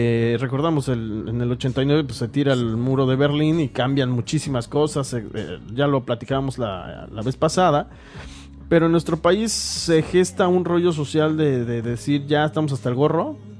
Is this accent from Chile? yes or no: no; Mexico; todos somos mexicanos y todos estamos en este magnífico país